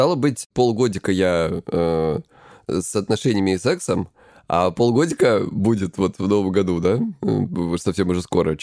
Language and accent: Russian; Krasnodar Krai, Russia; мне 37 лет, я психолог, я мужик, я лысый, и я с Кубани.